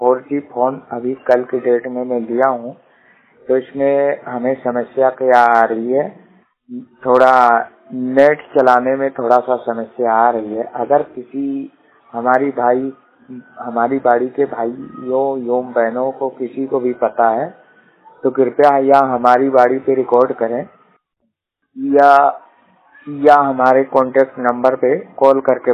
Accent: Uttar Pradesh, India; मैं जिला बस्ती उत्तर प्रदेश के रहने वाला हूँ।

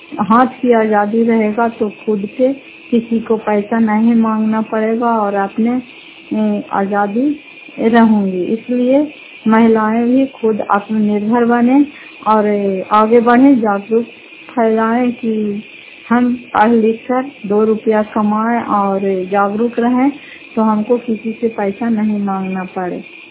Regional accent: Fatehpur, Bihar, India; घर फतेहपुर पंचायत मकरौता, जिला नालंदा, खरापतरा ब्लॉक की निवासी हूँ।

